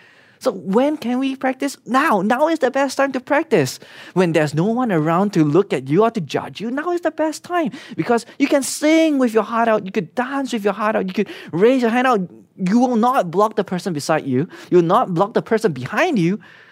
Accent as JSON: {"language": "English", "country": "Singapore", "tie": "born or raised there", "said": "Okay, I grew up in Singapore."}